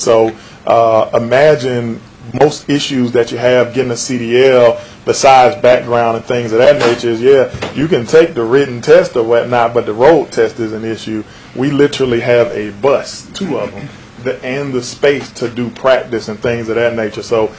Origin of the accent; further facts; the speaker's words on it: Georgia, United States; accent: twang; So so I'm from Georgia. I know y'all hear the twang in my voice.